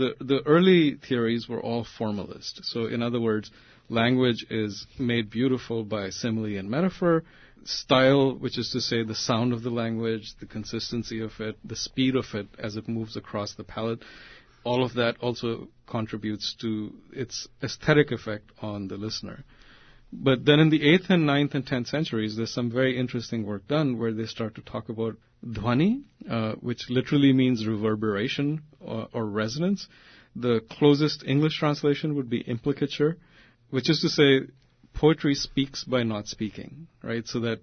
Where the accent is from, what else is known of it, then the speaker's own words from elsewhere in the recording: India; I'm from India, and we were the early victims of the corporate impulse